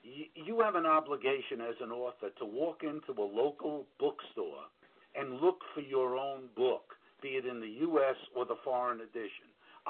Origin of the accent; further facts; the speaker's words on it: New York, United States; accent: New York; you hear both my New York voice and my New York accent when I say that's bullshit